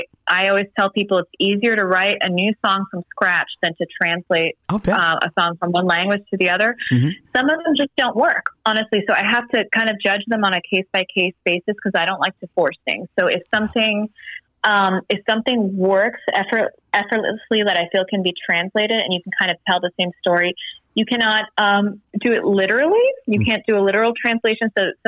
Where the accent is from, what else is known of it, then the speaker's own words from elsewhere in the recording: Miami, Florida, United States; It's really fun because I grew up in South Florida, as you know, in Miami, and there's a lot of Latin culture there.